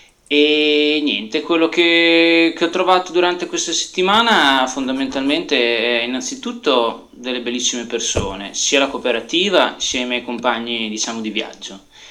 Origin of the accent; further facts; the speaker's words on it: Bologna, Emilia-Romagna, Italy; anni 32, lavoratore, vengo da Bologna.